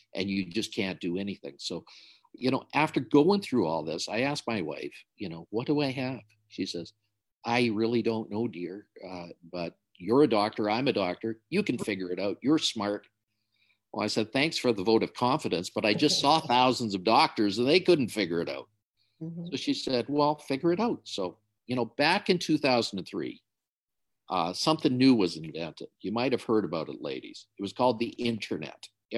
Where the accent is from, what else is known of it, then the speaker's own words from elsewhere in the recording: Canada; Make sure it's C-A, because I'm a Canadian. I like to point that out.